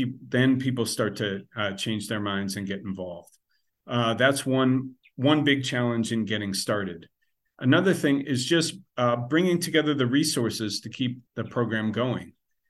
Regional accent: United States; I'm from the United States, primarily working in Africa.

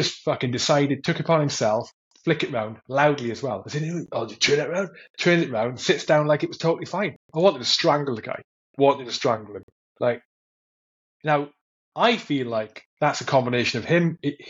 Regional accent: United Kingdom; I'm British and polite.

